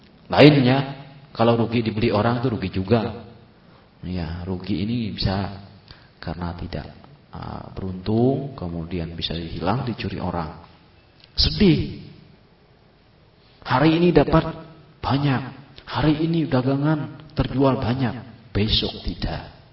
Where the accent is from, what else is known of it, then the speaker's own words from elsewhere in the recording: Makassar, South Sulawesi, Indonesia; karena saya dari Makassar, tugas di sana.